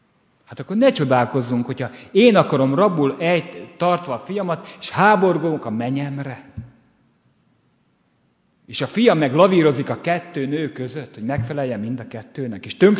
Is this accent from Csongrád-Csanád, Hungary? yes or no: yes; Kübekháza, Csongrád-Csanád, Hungary; hazaküldjön Kübekházára az én szülőfalumban